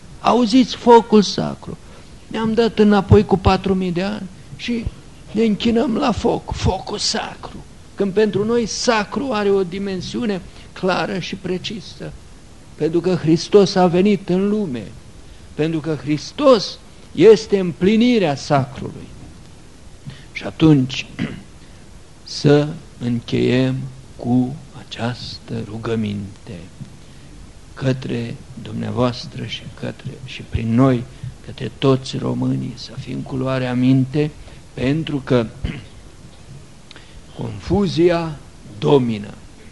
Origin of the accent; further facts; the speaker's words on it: Romania; Eu sunt român. Eu sunt de pe un teritoriu foarte râvnit, de, nu de 2 milenii, de milenii întregi.